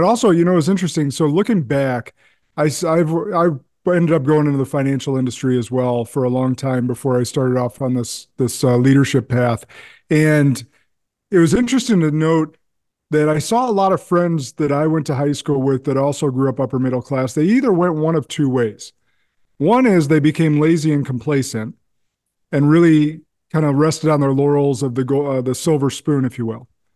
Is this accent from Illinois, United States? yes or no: yes; Peoria, Illinois, United States; also born or lived in Ottawa, Illinois; So my father moved us quickly down to central Illinois, Peoria, Champaign. And before high school, I was moved up to Madison, Wisconsin, which is now where I call home.